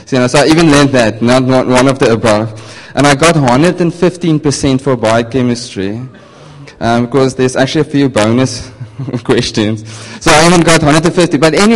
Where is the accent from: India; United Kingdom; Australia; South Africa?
South Africa; Northern Cape; English is a second language; So I'm from the Northern Cape. The English doesn't go that well.